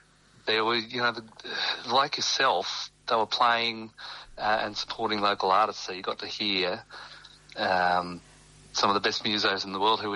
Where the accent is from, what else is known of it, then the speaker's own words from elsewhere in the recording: Tamworth, New South Wales, Australia; growing up in Tamworth